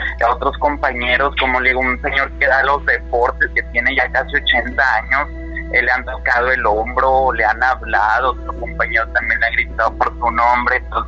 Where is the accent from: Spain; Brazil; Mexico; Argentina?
Mexico; Coahuila; Yo soy de Coahuila, soy la persona que trabajó aquí en Radio Fusora.